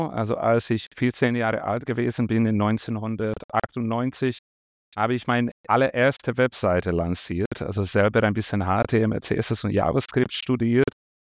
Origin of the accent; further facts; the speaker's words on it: Hungary; moved away as an adult; now in Switzerland; Ich komme ursprünglich aus Ungarn, wo ich aufgewachsen bin und studiert habe. Und mittlerweile seit 15 Jahren wohne, lebe und arbeite ich in der Schweiz